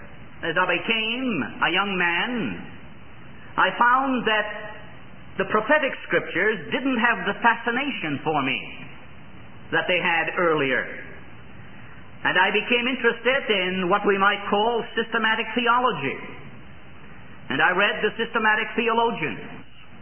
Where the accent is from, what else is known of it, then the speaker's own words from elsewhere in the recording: Ireland; I was born in Ireland, raised in Ireland, went to medical school in Ireland.